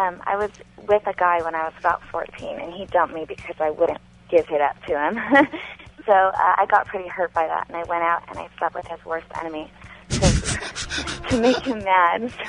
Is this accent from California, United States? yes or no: yes; California, United States; now in San Fernando Valley, United States; I'm from Orange County, California.